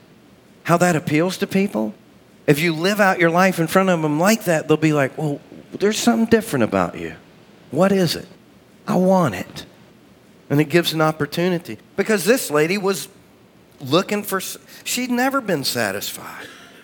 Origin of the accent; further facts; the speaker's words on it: the South, United States; I was born and raised in the South. My family's been here 280 years in this area.